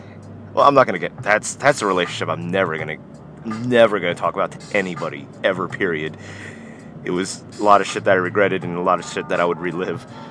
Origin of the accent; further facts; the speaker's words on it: United States; I don't care. I'm American.